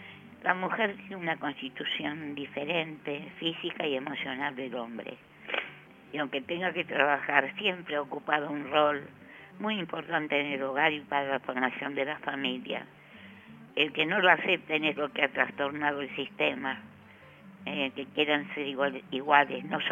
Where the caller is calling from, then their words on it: Devoto, Buenos Aires, Argentina; de Devoto.